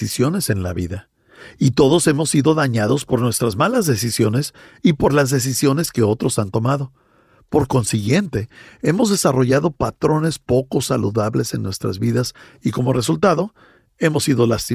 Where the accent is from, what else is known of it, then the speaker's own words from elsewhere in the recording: California, United States; bueno, yo soy un californiano, pero fui al seminario en el estado de Texas.